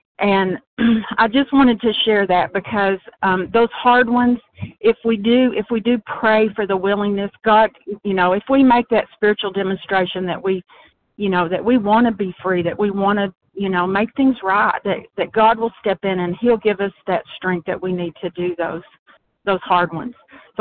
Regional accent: Arkansas, United States; I'm from Arkansas.

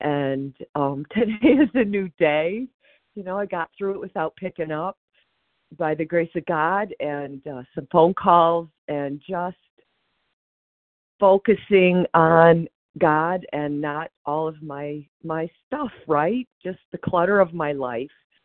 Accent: Michigan, United States; I am also from Michigan, and I have pushed myself to share.

